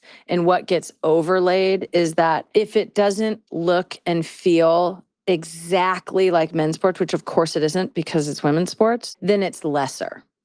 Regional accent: United States; But I always took a lot of pride in being like, well, I'm American, too.

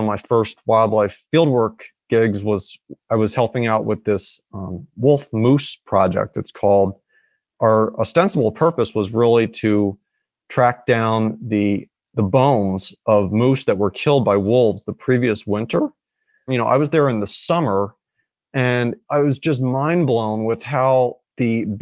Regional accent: Northeast, United States; And I grew up in the Northeast and spent a lot of time in Northern New York and New England, you know, doing hiking and stuff.

